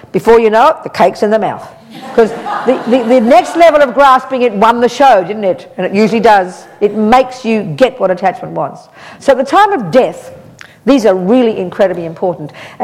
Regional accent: Australia; I'm a Buddhist nun, I'm Australian, I'm this, I'm old

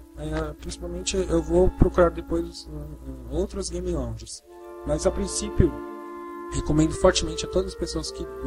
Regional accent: São Paulo, Brazil; Eu e o Obi, no caso, nós somos de São Paulo.

